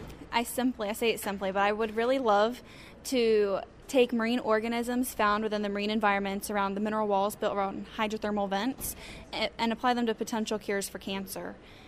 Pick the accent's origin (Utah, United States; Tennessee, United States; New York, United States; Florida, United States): Florida, United States; Ruskin; I am from Ruskin, Florida, with the Leonard FFA chapter, which is just south of Tampa.